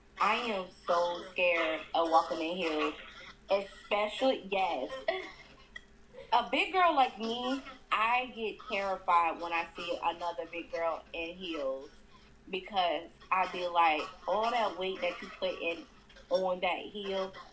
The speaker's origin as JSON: {"language": "English", "town": "Fayetteville", "region": "North Carolina", "country": "United States", "tie": "born or raised there", "said": "If y'all don't know, that's Fayetteville. It's my hometown, so don't talk shit about it."}